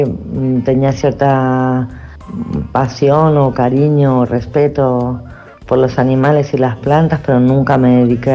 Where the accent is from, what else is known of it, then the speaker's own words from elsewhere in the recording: Argentina; moved away as an adult; now in Mallorca, Spain; argentina. He venido aquí directamente a Mallorca hace 18 años, un 2 de marzo del 2002.